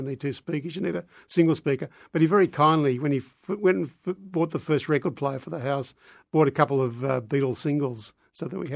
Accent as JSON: {"language": "English", "town": "Sydney", "region": "New South Wales", "country": "Australia", "tie": "born or raised there", "said": "which was pretty much the standard fare when I was growing up in Sydney in the 60s and 70s"}